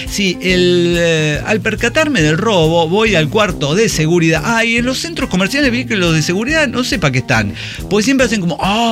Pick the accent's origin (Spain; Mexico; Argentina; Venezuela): Venezuela; yo soy venezolano originario.